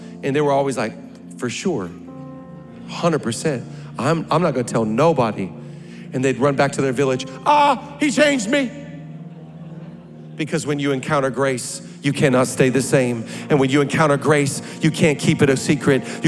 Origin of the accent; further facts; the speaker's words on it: Seattle, Washington, United States; I grew up in the Seattle area.